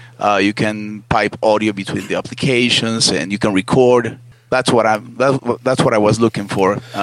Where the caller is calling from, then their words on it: Mexico; English is a second language; I'm calling from Old Mexico, the country.